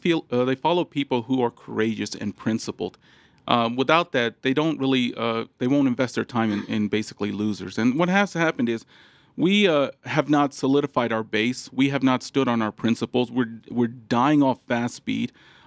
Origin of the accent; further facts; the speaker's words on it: Philadelphia, Pennsylvania, United States; Pennsylvania, my home state, and all of a sudden, I'm from Philadelphia. I know the county.